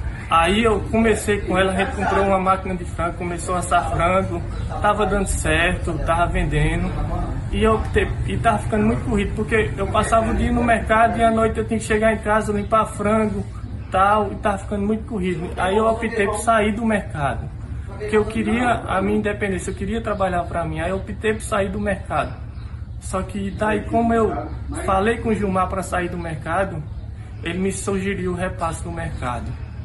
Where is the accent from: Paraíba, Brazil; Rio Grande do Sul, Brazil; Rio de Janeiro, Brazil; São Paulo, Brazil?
Paraíba, Brazil; Boqueirão; Eu sou natural de Boqueirão, nascido e criado lá, filho de agricultor e de agricultora, Dona Graça e seu Agamenon.